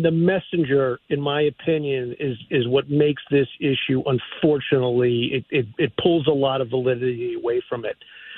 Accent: New York, United States; I grew up in New York and my wife is from Cleveland

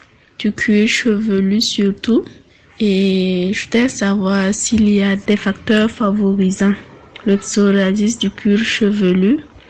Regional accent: Banfora, Cascades, Burkina Faso; je viens du Burkina, précisément de la ville de Banfora.

